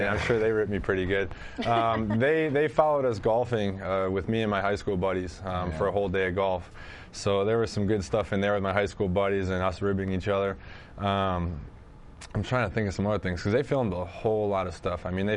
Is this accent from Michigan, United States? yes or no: no; Wisconsin, United States; Because, I mean, I grew up in Wisconsin. You know, I grew up in a middle-class family